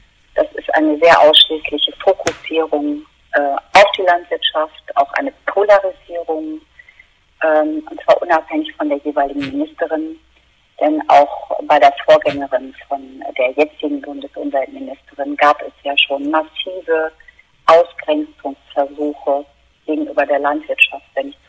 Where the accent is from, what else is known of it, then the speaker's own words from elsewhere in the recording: Lower Saxony, Germany; Ich bin auf einem Hof in Ostfriesland aufgewachsen und habe dort eine Kindheit gehabt